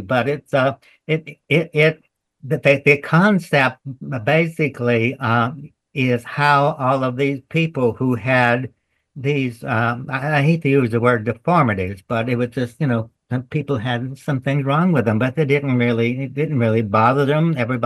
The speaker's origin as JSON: {"language": "English", "region": "Michigan", "country": "United States", "tie": "born or raised there", "also_born_or_lived": "North Carolina", "said": "So, see, I was born in North Carolina. But when we were four, my stepfather moved us to Michigan, and I really grew up in Michigan."}